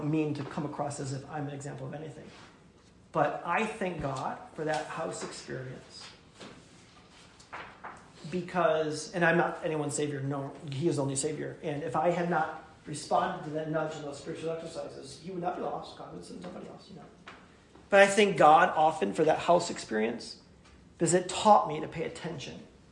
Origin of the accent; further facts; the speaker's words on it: Cleveland, Ohio, United States; And I think that's an ugly color, but I'm from Cleveland, Ohio.